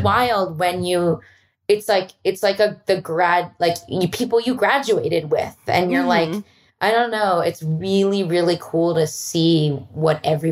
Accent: Philadelphia, Pennsylvania, United States; I'm from Philly. So I'm staying on the East Coast until after Thanksgiving.

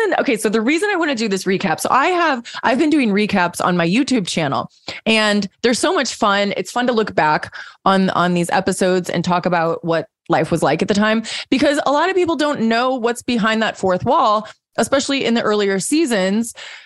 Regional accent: Missouri, United States; You gave me some great advice, and we're both from Missouri.

